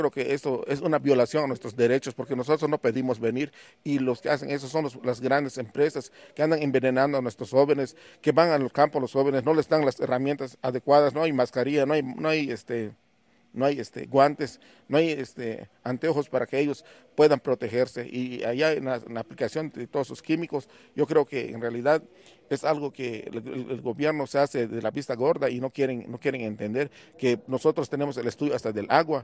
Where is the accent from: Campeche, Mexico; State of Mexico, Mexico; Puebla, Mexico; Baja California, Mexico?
Campeche, Mexico; Hopelchén; vengo de del estado de Campeche, del municipio de Jopelchen y elegido de Icheque. Soy campesino, soy agricultor, apicultor